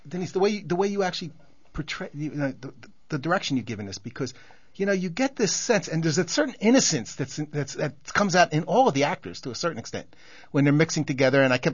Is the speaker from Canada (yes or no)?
no; Philadelphia, Pennsylvania, United States; I grew up in Philadelphia and I listened to Wibbage, right?